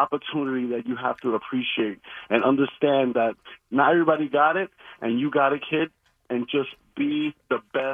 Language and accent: English; Brooklyn, New York, United States; You know, I grew up in Brooklyn, poor family, and it was a dream of mine to be a sports talk host.